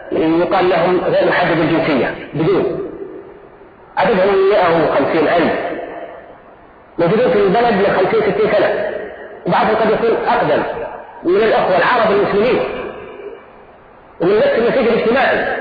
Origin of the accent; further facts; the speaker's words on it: Kuwait; عندنا في الكويت في حركة نشطة من 40 سنة